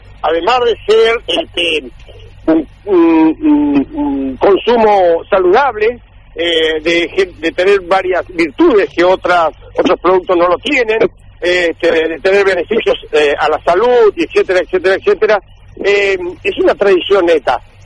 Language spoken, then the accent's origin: Spanish; Oberá, Misiones, Argentina; Oberá, Misiones.